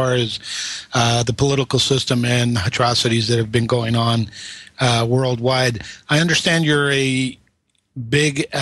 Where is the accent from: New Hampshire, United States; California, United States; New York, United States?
New York, United States; moved away; Yeah, I'm from Long Island myself originally, but I don't live there anymore. I moved out to the West Coast like you.